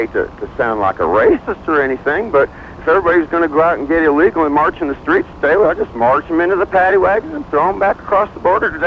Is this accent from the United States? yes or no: yes; Texas, United States; And I'm from Texas, and I've got a lot of Hispanic friends.